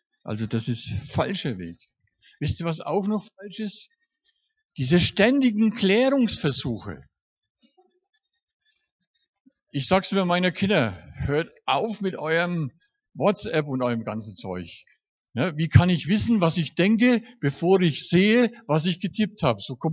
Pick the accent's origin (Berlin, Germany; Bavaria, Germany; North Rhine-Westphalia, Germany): Bavaria, Germany; Kronach; Bei uns in Kronach gibt es einen Mann, der hat viele Jahre als Prokurist gearbeitet.